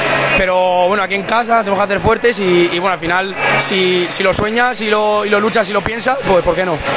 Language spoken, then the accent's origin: Spanish; Madrid, Community of Madrid, Spain; nosotros somos madrileños, somos descarados y somos soñadores.